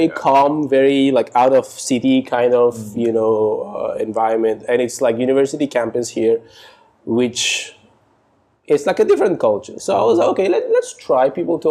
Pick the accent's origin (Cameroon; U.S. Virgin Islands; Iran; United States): Iran; 85 million of us back home